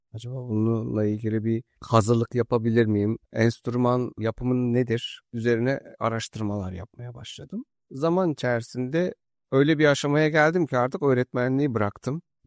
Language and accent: Turkish; Urfa, Şanlıurfa, Turkey; born there; Şimdi Urfa doğumluyum ben.